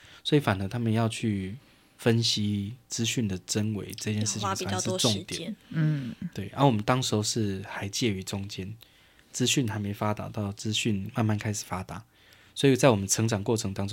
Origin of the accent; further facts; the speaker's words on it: Chiayi County, Taiwan; 因为 我认识嘉义市，因为以前国中，我以前在山上长大嘛